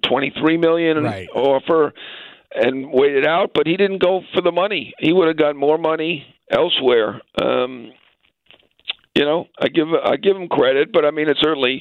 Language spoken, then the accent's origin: English; New York, United States; I mean, maybe it's because I'm a New Yorker. I assume he's going to New York.